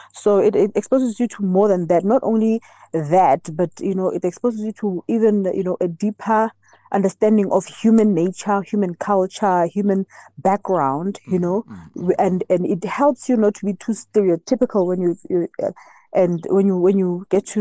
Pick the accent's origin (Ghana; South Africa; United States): South Africa; as a South African, having to be to mingle a lot with this the Zimbabweans and other people from other countries